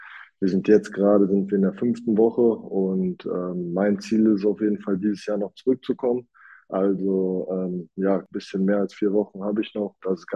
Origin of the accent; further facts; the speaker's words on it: Hagen, North Rhine-Westphalia, Germany; Ich meine, ich komme aus Hagen, war nie wirklich weiter weg als 30 Minuten, war immer in der Region NRW